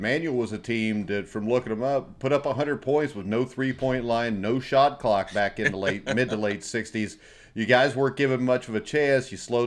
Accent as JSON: {"language": "English", "region": "Indiana", "country": "United States", "said": "I'm from Indiana. Coach Wooden was from Martinsville, Indiana."}